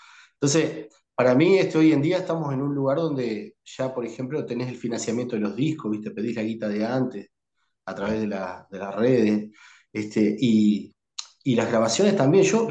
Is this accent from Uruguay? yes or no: yes; Canelones, Uruguay; Yo soy de Canelones, de la costa de Canelones, soy siempre canario.